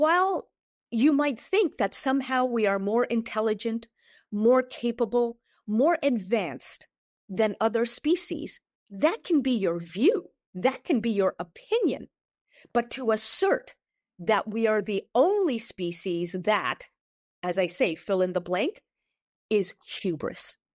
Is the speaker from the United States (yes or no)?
no; Canada; I grew up in Canada. It was, I think, the first country in the world that adopted multiculturalism as a policy.